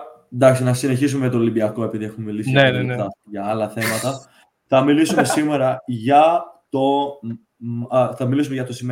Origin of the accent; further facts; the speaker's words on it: Australia; επειδή είμαστε από Αυστραλία, πάμε ελληνικό σχολείο κάθε... Δεν πάμε τώρα επειδή έχουμε μεγαλώσει, αλλά πήγαμε ελληνικό σχολείο κάθε Σάββατο για 3-4 ώρες.